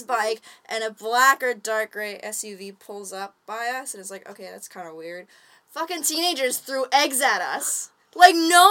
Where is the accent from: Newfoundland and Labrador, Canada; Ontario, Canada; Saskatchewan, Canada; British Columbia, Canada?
British Columbia, Canada; I grew up near Mount Washington on Vancouver Island